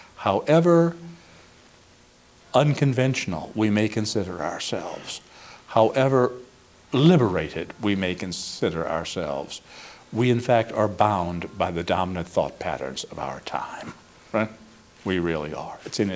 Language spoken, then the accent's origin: English; United States; I'm an American. I was born here.